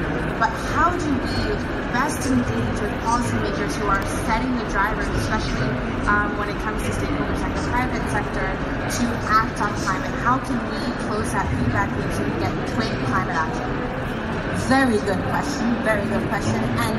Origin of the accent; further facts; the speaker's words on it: Costa Rica; I'm from Costa Rica, wonderful little country.